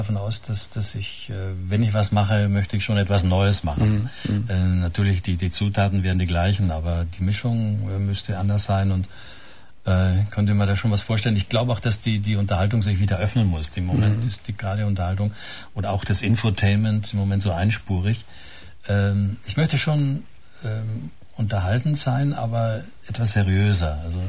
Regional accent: Carinthia, Austria; Ich bin ja am Wörthersee aufgewachsen und da gab es viele von denen

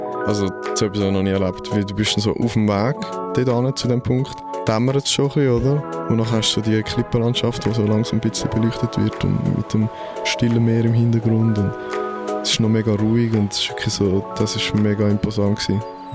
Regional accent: Zurich, Switzerland; ich bin Zürcher

